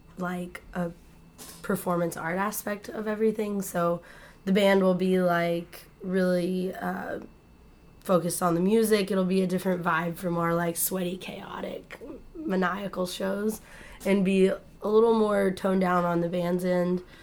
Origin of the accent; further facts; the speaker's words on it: Henderson, Texas, United States; Henderson.